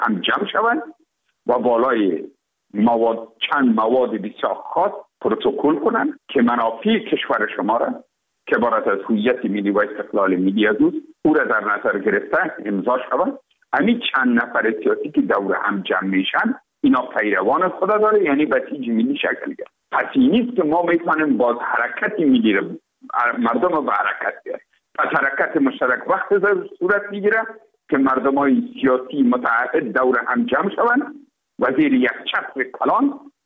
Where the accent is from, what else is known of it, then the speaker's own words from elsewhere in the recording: Afghanistan; تزاره برای تماما ما افغان هستیم،